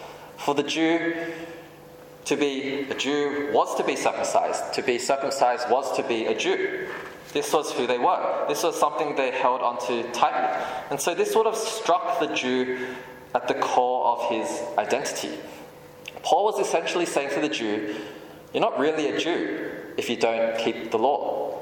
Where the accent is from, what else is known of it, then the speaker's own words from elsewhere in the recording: Australia; I'm from Australia. I was born there, I was raised there. And of course, my parents are from Hong Kong and I'm ethnically Chinese.